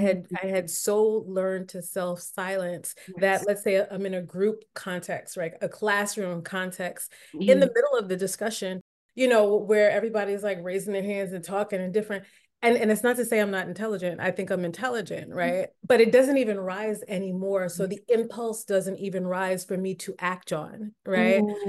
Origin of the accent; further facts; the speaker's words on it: United States; I'm Caribbean, immigrant Caribbean parents, even though I was raised in America, very much raised in a Caribbean context